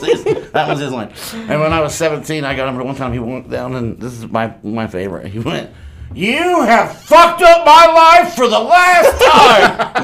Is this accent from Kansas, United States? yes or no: yes; Kansas City, Kansas, United States; Kansas City, Kansas.